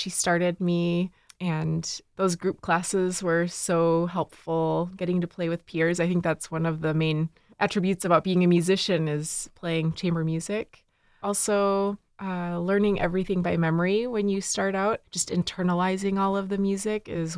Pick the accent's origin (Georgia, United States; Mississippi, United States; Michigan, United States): Michigan, United States; Okemos; I grew up in Okemos, Michigan, and I'm a child of two musician parents.